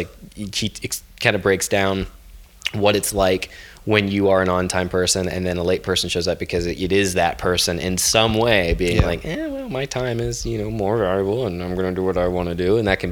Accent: the South, United States; growing up in the South, politeness and like overt politeness and all that is like seen as definitely like a virtue

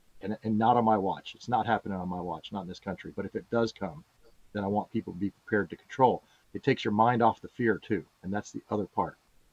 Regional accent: Tornado Alley, United States; Where I grew up in Tornado Alley, if a town got squashed by a tornado, we went over and helped them.

